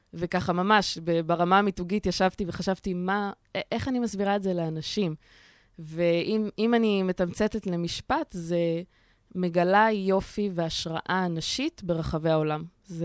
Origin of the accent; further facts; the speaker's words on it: Jerusalem, Jerusalem District, Israel; also born or lived in India; אני גדלתי בירושלים, שנכון שזאת עיר עמוסה ולא פשוטה גם, אבל ברגע שיכולתי, התחלתי ככה לנדוד לכיוונים יותר שקטים, שזה אמנם במרכז, אבל עדיין קיבוצים, מושבים, מקומות שהם בטבע, גרתי גם בהודו